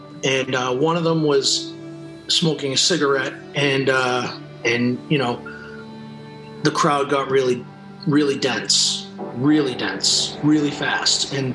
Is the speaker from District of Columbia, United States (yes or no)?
no; Brockton, Massachusetts, United States; she was from Bridgewater, which I'm from Brockton.